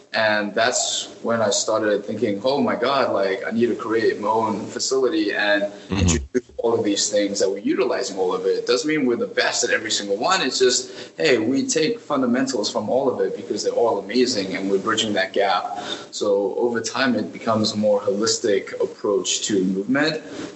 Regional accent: South Africa; now in United States; I'm from South Africa, born and raised. Moved to the U.S. about 6 years ago now.

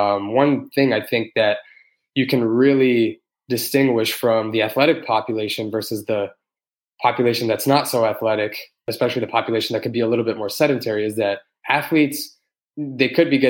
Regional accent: Toronto, Ontario, Canada; I was born and raised in Toronto

